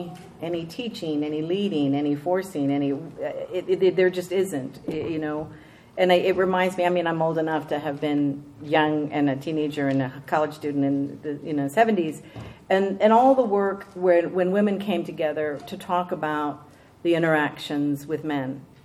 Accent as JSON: {"language": "English", "town": "El Paso", "region": "Texas", "country": "United States", "tie": "born or raised there", "said": "they stayed in Juarez, which is just on the other side of where I grew up in El Paso."}